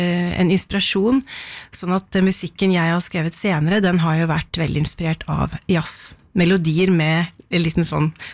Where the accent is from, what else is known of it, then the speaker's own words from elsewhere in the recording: Hamar, Innlandet, Norway; hjemme på Hamar så vokste jeg opp med masse musikk i Nordkron 13 hvor vi bodde.